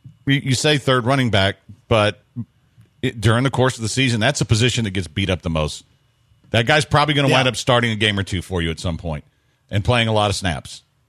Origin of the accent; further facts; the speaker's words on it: Galveston, Texas, United States; growing up in Galveston, we were getting it right out of the water.